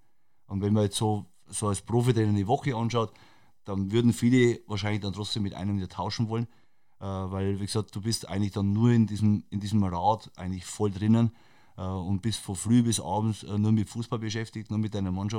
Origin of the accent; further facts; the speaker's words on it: Bavaria, Germany; accent: Bavarian; natürlich fühlt man sich in der Heimat wohl, keine Frage, also verkenne meinen bayerischen Dialekt und den werde ich ja nicht verkennen